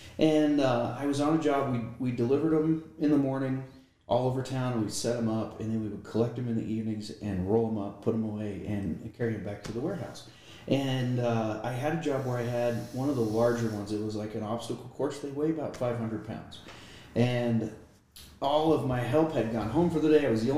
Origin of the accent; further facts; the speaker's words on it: Amarillo, Texas, United States; Amarillo, Texas. Yeah, I grew up in Amarillo.